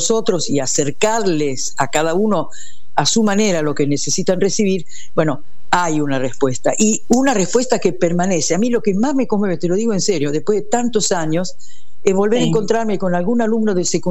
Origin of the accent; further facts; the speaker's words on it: Italy; yo soy italiana, yo nací en Italia. Yo vivía en una base aérea porque mi papá era aviador